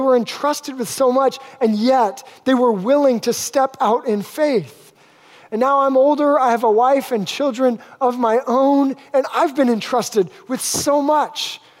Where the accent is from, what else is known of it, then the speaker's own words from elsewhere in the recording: Alaska, United States; I grew up in Alaska in a small fishing town a couple hours south of Anchorage.